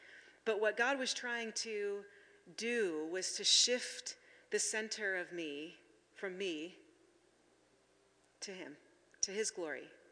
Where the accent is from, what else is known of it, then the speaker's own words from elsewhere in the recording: United States; Because we are raised, we're at the center of everything. We're American individualists, right?